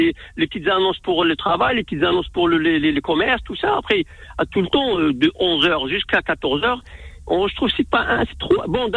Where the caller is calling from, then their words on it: Rouen, Normandy, France; moi je suis de Rouen